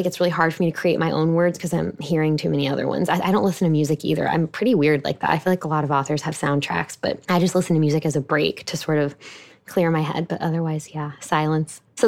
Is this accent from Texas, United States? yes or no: yes; Houston, Texas, United States; I live in my hometown of Houston, Texas, and my office is on the first floor